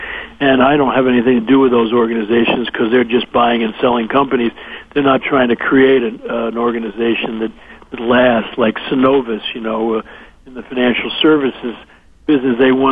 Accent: New Rochelle, New York, United States; I grew up in New Rochelle, right outside of New York City, you know

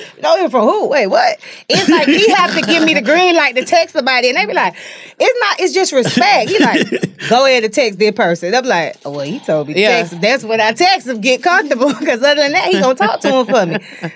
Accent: Cape Coast, Central Region, Ghana; Yeah, we're off of Accra. I'm a Fonte. My tribe is Fonte. I'm Cape Coast.

